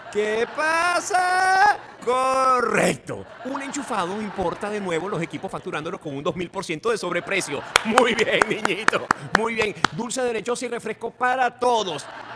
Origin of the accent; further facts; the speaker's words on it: Venezuela; Los únicos responsables somos los venezolanos